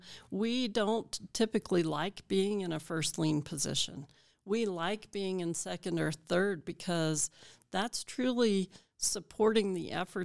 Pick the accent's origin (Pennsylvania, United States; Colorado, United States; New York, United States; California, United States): Colorado, United States; I grew up here in the Valley when I was early elementary school. My dad had a sheep ranch here in the Valley, and we ran several thousand head of sheep up by La Garita.